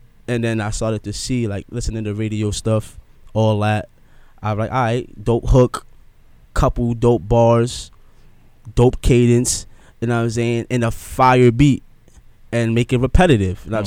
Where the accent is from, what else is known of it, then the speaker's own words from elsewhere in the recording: Nigeria; You know what I'm saying, as a Nigerian, as an African, you know what I'm saying, we come from royalty.